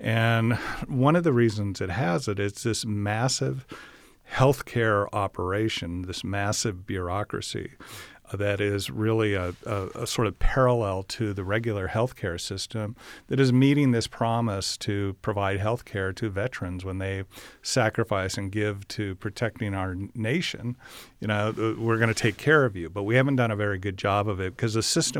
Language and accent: English; Phoenix, Arizona, United States; I grew up in Phoenix and we used to drive by.